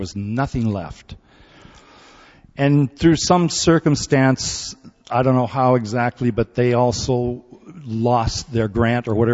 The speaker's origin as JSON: {"language": "English", "country": "South Korea", "tie": "born or raised there", "also_born_or_lived": "St. Helena, United States", "said": "I grew up in Korea right after the war. In fact, the war ended in 53 and I was born in 54."}